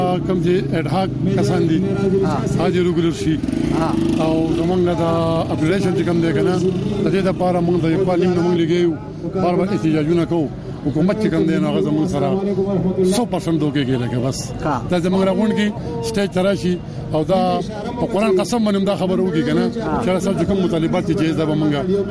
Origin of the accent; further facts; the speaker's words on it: Khwazakhela, Khyber Pakhtunkhwa, Pakistan; زه سواد خو ځخنه نه راغلی ما